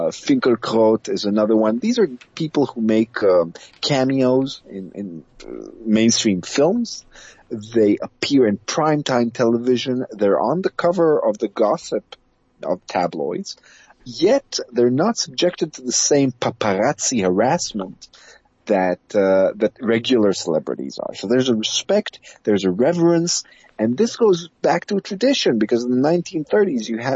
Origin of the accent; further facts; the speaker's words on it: Israel; You're from Turkey, I'm from Israel, what's the problem?